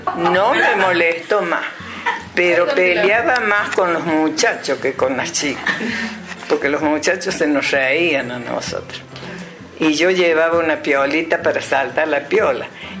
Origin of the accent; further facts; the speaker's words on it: Córdoba, Argentina; Sí, yo cuando era chica y vivía en Barrio Pueyrredón